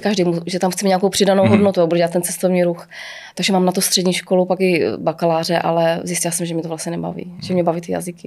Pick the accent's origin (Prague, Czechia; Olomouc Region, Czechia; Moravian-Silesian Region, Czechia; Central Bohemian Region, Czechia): Olomouc Region, Czechia; Šumperk; moved away as an adult; now in Hradec Králové, Czechia; Ne, já jsem z Moravy. Já jsem z Hradce, teď už teda říkám. Já Hradec miluju, to jako jo, ale jsou patriot moravský, to jo, ze Šumperka.